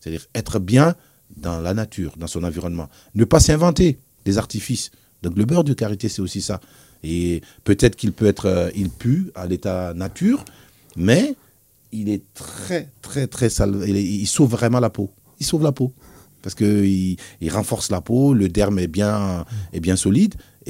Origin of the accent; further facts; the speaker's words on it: Besançon, Bourgogne-Franche-Comté, France; je suis né, j'ai grandi à Planoise. Et Planoise, c'est vraiment mon paradis